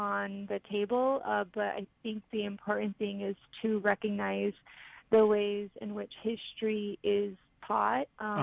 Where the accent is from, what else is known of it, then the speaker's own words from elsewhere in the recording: White River, Arizona, United States; I'm a White Mountain Apache and from the Eagle Clan, born of the Whitewater people. And I am from White River, Arizona, and I'm happy to be here.